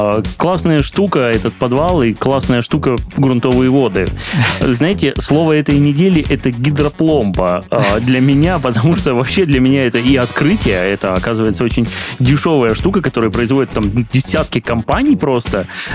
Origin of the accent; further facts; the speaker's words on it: Krasnodar, Krasnodar Krai, Russia; я коренной краснодарец, всегда жил в Краснодаре